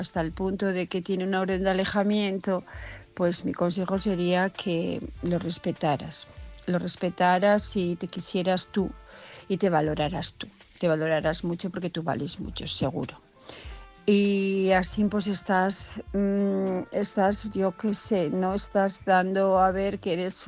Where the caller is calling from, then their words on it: Asturias, Spain; de Asturias